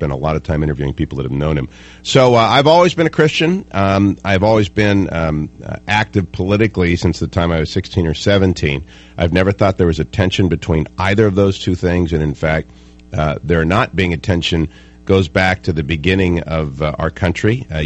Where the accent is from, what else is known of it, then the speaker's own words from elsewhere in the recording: Ohio, United States; So I just put it down to my Ohio upbringing.